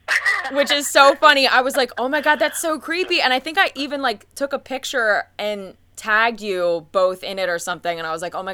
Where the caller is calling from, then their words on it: Pennsylvania, United States; Right outside of Philly.